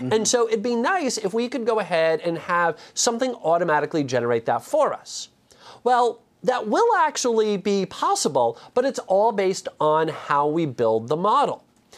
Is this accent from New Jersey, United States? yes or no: yes; New Jersey, United States; I'm originally from New Jersey, and if you're familiar with sort of that region of the US, we have a propensity to talk quickly.